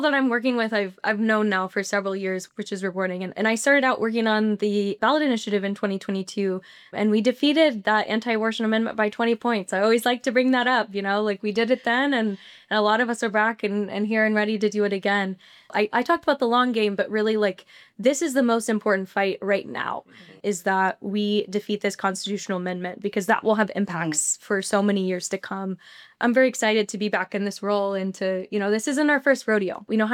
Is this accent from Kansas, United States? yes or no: yes; Kansas City, Kansas, United States; And I am from Kansas City, Kansas, and that's where I live now.